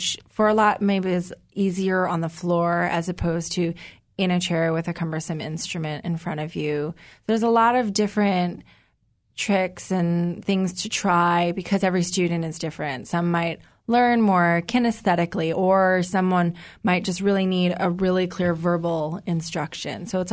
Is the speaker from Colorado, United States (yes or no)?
no; Chicago, Illinois, United States; I grew up in Chicago, so maybe with the wind there, I think I was expecting far worse.